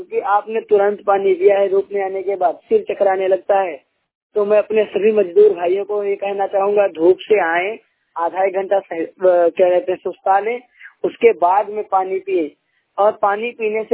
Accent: Sitapur, Uttar Pradesh, India; सीतापुर उत्तर प्रदेश का रहने वाला हूँ।

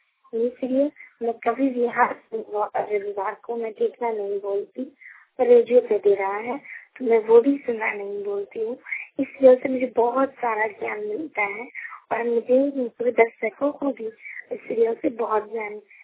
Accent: Madhubani, Bihar, India; ज्ञान पुष्टा बिन्नापुर, और मैं मधुबनी डिस्ट्रिक्ट बिहार की रहने वाली हूँ।

